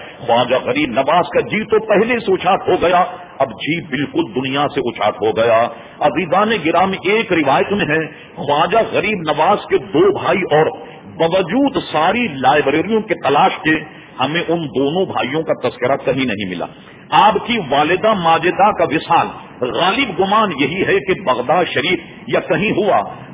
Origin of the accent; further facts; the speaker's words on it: Hyderabad, Telangana, India; میں نے اس لیے کہا کہ میں حیدرآباد دکن کا رہنے والا ہوں، سقوط حیدرآباد دکن میرے سامنے ہوا. میں اس وقت بہت سمجھدار تھا، 48 سن میں بہت سمجھدار تھا